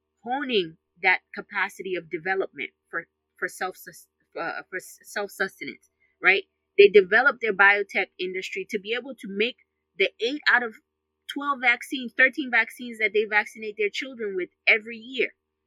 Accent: Ghana; my sister, I'm from Ghana. I don't think Ghanaian people would last 3 months with this kind of policy.

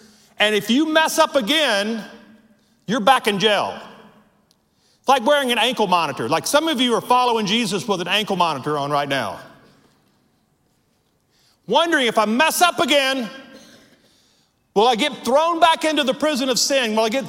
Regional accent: Louisiana, United States; I'm from Louisiana. We have a lot in common.

